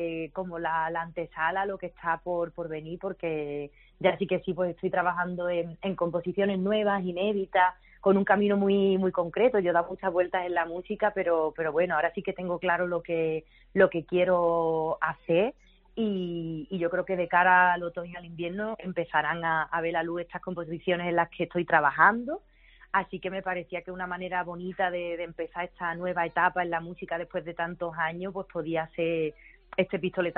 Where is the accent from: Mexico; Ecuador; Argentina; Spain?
Spain; Ronda, Andalusia; siempre voy a estar agradecida al apoyo que me ha dado mi ciudad, mi tierra, porque es verdad que cada vez que ha ocurrido algo importante, Ronda se ha volcado.